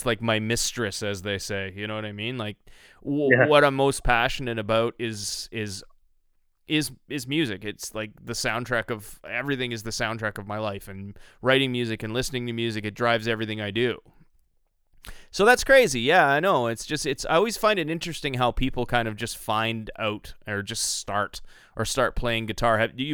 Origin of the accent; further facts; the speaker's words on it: Thunder Bay, Ontario, Canada; I'm from Thunder Bay